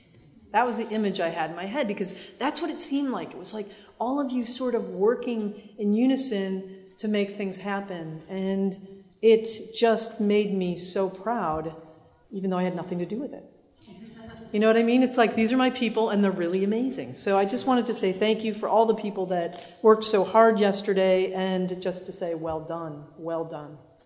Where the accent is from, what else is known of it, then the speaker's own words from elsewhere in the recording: Scotland, United Kingdom; I am 94% Orcadian and 6% Middle Eastern. Who would have thunk it? I'm from the Orkney Islands. So I'm pretty much Scottish, maybe a little Viking, who knows?